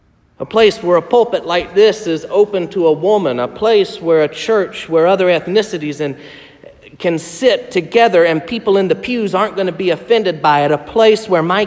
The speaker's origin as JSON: {"language": "English", "region": "South Carolina", "country": "United States", "said": "I'm from South Carolina."}